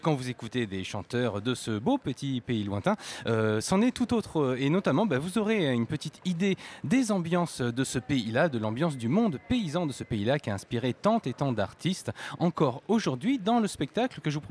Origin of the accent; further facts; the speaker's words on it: Hauts-de-France, France; Ça me rappelle mon enfance en Picardie.